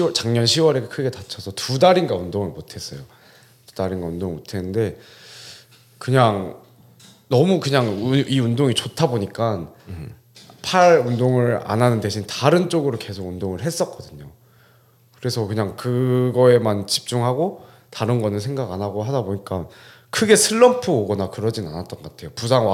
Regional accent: Beolgyo, South Jeolla, South Korea; 100% 한국인이고 네. 네. 저기 벌교 출신입니다.

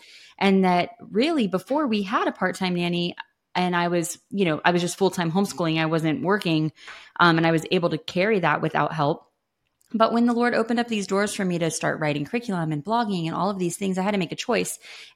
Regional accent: North Carolina, United States; So I'm from North Carolina. I've got 4 kids.

